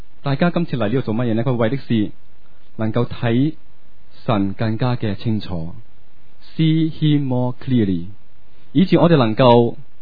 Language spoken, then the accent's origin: Cantonese; China; 或者近排我哋身为中国人咧，有冇睇